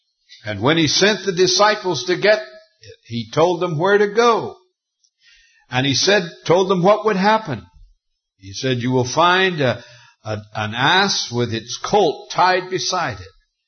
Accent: Montana, United States; Growing up in Montana, I used to ride horses that had never been ridden before.

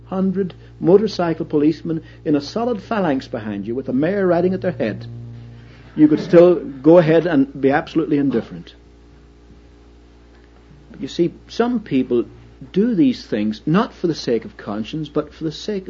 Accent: Ireland; Yet I must confess that I was brought up in Ireland

